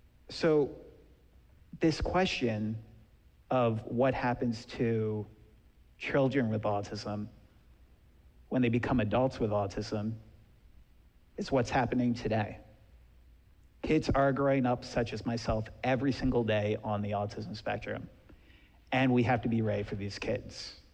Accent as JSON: {"language": "English", "region": "New Jersey", "country": "United States", "tie": "born or raised there", "said": "Born and raised in New Jersey, they took me to see some of the best physicians, the best therapists, and the best people in our tri-state area."}